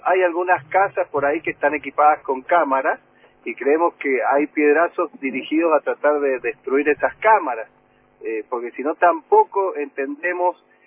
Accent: Mendoza, Argentina; yo soy mendocino

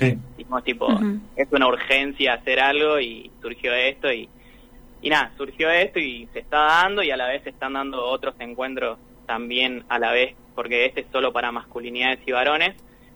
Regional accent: Buenos Aires, Argentina; Nosotros somos todos de Buenos Aires

